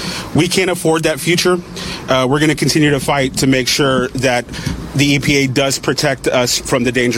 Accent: Texas, United States; Unfortunately, my hometown and the surrounding communities know quite viscerally what the danger of climate change is.

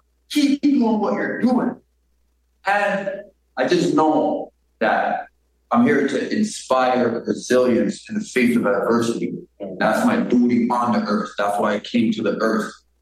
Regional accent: Canada; I'm from Canada.

